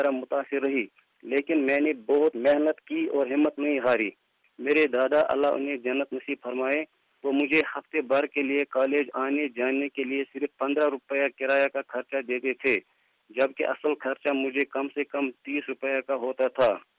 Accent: Sopore, Jammu and Kashmir, India; میں بوٹنگو سوپور کشمیر کا رہنے والا ہوں. پیشے سے میں ایک سرکاری اسکول میں مدرس ہوں. اسکولی ریکارڈ کے مطابق میرا جنم 19 جنوری 1977 عیسوی کو ایک پسماندہ خاندان میں ہوا.

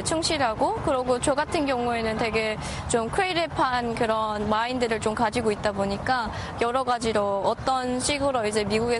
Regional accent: North Korea; now in United States; 내가 다른 북한 사람들

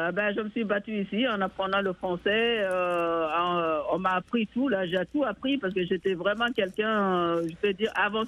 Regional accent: Guinea; Donc, voilà, moi, je suis de la Guinée-Conakry.

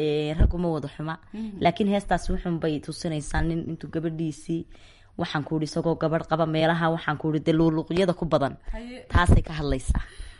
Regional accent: Hargeisa, Woqooyi Galbeed, Somalia; anigu waxaan dhashay 1993 waxaan ku dhashay magaalada Hargeysa halkaas aan ku barbaaray halkaas aan wax ku bartay halkaas baanan jooga

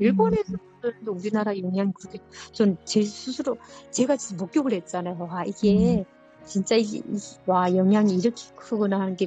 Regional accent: North Korea; accent: North Korean dialect; now in South Korea

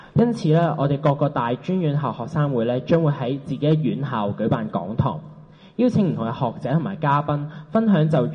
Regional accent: Hong Kong; 政府一路妄想我们香港人会接受用现有的建制去回应诉求

